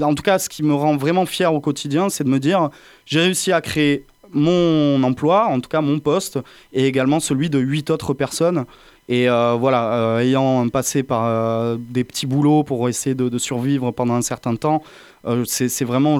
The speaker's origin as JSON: {"language": "French", "town": "Montpellier", "region": "Occitanie", "country": "France", "tie": "born or raised there", "said": "moi, à la base, je suis un Montpelliérain pur souche et étudiant à l'Université de Montpellier."}